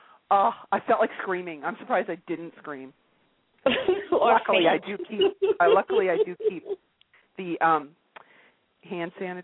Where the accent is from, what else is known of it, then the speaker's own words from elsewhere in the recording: United States; now in Canada; I'm an American in Canada.